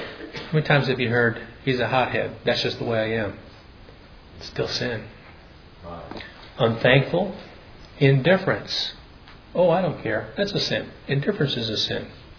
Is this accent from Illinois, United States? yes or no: no; Michigan, United States; and I come from Michigan, every once in a while Michigan's going to play Michigan State.